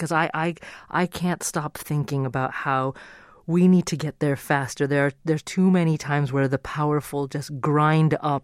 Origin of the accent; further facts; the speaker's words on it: United States; not as a journalist, but just as an American.